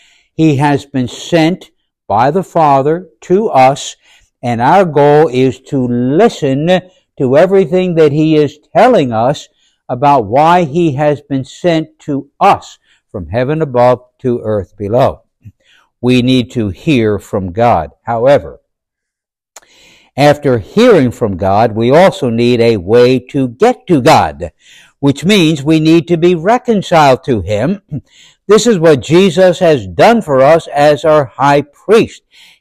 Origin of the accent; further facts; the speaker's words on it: New Jersey, United States; Those of us born and raised in Jersey, we love talking about the fact that we're Jersey guys.